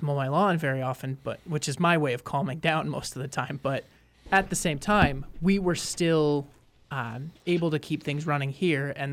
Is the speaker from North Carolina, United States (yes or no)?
no; Denver, Colorado, United States; I grew up in Denver